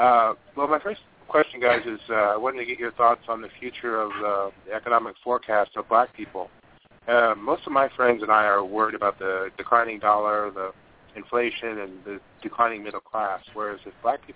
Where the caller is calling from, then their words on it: Los Angeles, California, United States; I'm calling from Los Angeles.